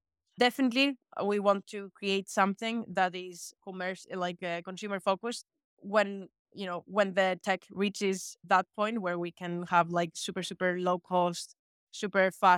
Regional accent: Greece; when I was a kid growing up in Greece

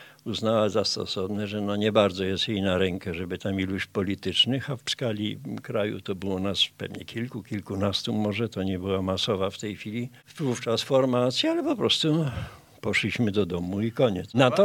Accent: Lesser Poland, Poland; born there; Ujawniam się jako góral z urodzenia pieniński, po ojcu beskidzki, a z wyboru życiowego karkonoski, sudecki, jak to woli.

